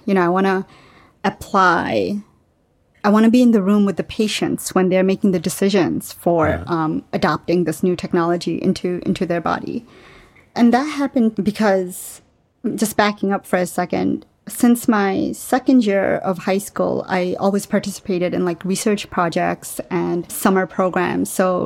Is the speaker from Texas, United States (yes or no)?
no; New York City, New York, United States; also born or lived in Bangladesh; So I grew up in New York City. I was born in Bangladesh, but grew up in New York City since I was 7 years old.